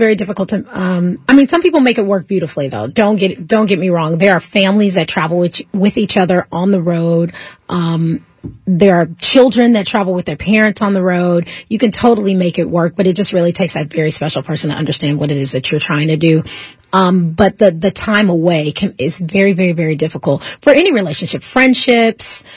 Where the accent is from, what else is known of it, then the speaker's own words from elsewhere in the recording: Los Angeles, California, United States; Born and raised in Los Angeles, which helps a lot.